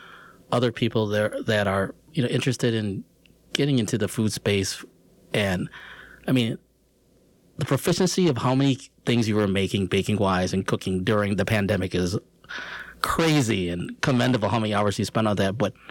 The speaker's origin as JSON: {"language": "English", "region": "Minnesota", "country": "United States", "said": "Being a Filipino and being from Minnesota, potlucks, we definitely love that out here."}